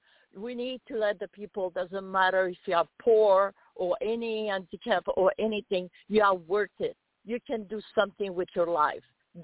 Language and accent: English; Canada; first language French; English is a second language; I myself, I'm from Canada. I'm a foreign person.